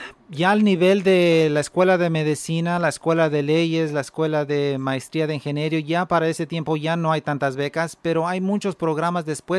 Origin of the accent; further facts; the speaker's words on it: Madera, California, United States; Yo crecí en Madera, un niño de que mi mamá me creció junto con mi hermano.